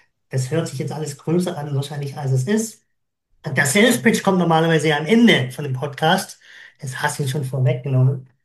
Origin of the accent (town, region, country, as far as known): Southern Germany, Germany